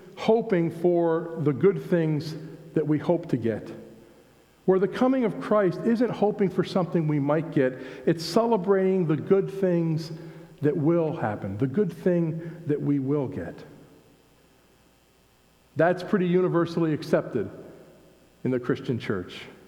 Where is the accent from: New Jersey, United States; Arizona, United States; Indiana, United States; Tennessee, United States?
New Jersey, United States; we were at a facility in my hometown in New Jersey.